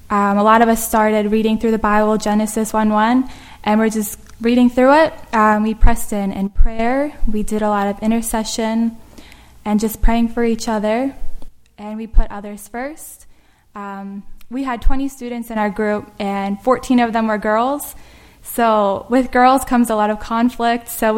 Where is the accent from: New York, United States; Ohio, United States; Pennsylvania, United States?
Pennsylvania, United States; Lancaster; I'm from Lancaster, Pennsylvania, and I grew up in Nottingham Missionary Baptist Church for 22 years.